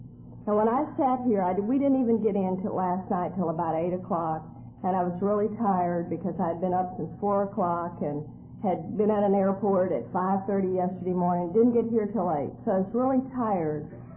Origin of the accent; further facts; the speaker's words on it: Texas, United States; Well, I am Southern born and raised, and I was born and raised in Texas.